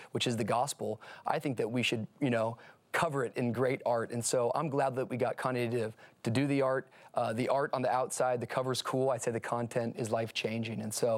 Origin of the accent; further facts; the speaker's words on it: Tacoma, Washington, United States; moved away; also born or lived in Miami, Florida; And in 1998, we moved from Tacoma, Washington to Miami, Florida, where my dad took over a little inner city Assemblies of God church.